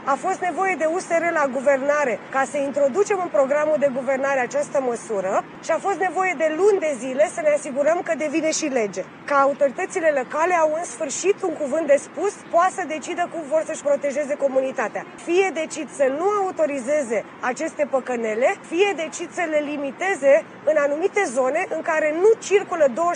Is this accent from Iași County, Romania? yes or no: no; Bucharest, Romania; Eu sunt născută și crescută în București, în sectorul 6.